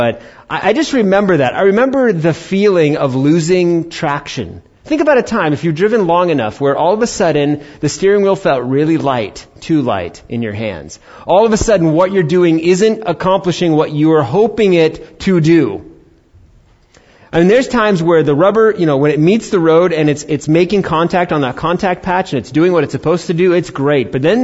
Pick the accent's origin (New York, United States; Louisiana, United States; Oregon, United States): New York, United States; also born or lived in Arizona; Now in Arizona, they don't salt the roads like they did in the East Coast, like when I was raised in New York.